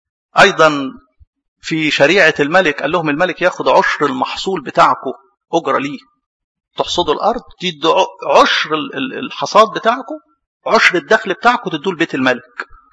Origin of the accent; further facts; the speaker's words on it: Upper Egypt, Egypt; زي يعني عندنا في الصعيد كده